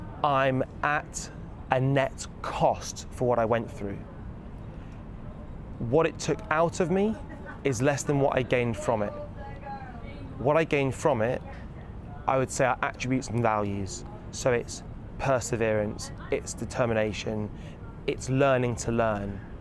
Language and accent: English; Wolverhampton, West Midlands, United Kingdom; But I'm a boy from Wolverhampton and that wasn't going to happen.